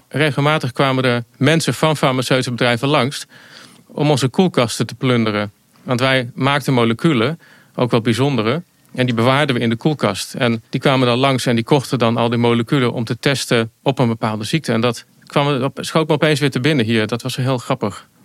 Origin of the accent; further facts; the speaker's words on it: Netherlands; Je groeit op, in Nederland. Maar met één been of een stuk van een been in Italië. Een hele grote familie daar.